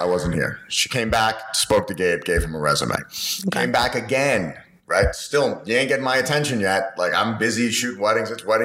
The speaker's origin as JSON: {"language": "English", "town": "Queens", "region": "New York", "country": "United States", "tie": "born or raised there", "said": "Puerto Rican father, Italian mothers, and we're both from Queens. And we grew up to give context, I grew up in a very similar household."}